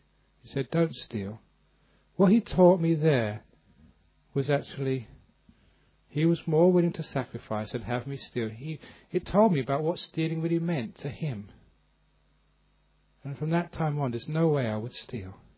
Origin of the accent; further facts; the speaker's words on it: England, United Kingdom; I said, "Look, you do that to the Thai monks, but I'm English. Don't do it to me, please."